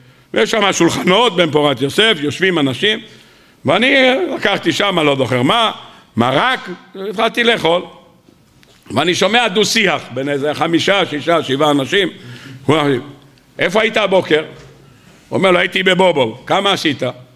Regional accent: Bnei Brak, Central District, Israel; אמרתם, I am from בני ברק. בני ברק.

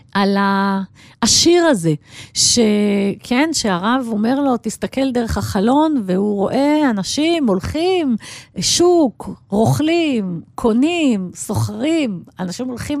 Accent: Rehovot, Central District, Israel; כן, אני באתי מרחובות והלכתי ללמוד בוולף, זאת אומרת, הייתי צריכה להתקבל

